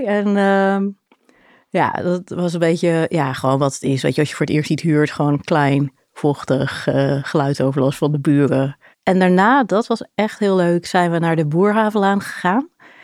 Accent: Delft, South Holland, Netherlands; born there; also born or lived in Maasland / Kwintsheul; ik ben geboren in Delft. En volgens, ik heb er nooit gewoond als kind. Dus wel altijd een beetje in de buurt. Mijn vader werkte aan de Universiteit van Delft. En dus een beetje verschillende plekken gewoon. Sluis, Maasland. Eerst nog zelfs Kwintsheul, Westland. En toen ben ik in Delft gaan studeren.

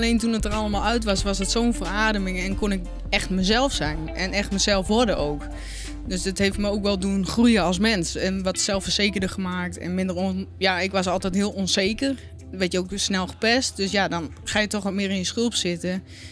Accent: Groningen, Netherlands; Ik ben opgegroeid in het Westerkwartier.

